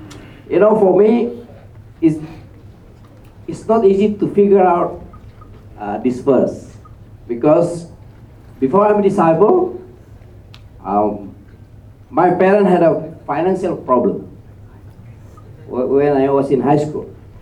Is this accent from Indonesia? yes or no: yes; Medan, North Sumatra, Indonesia; English is a second language; Because this is my hometown. Medan is my hometown, and I know the people there very, very, very.